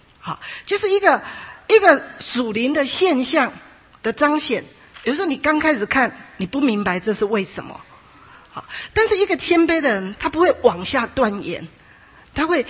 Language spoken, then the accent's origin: Chinese; China; now in United States; 特别我们中国人很有这种观念，乖就是一板一眼就叫乖，其实不见得。那我们来到美国发现很多都这样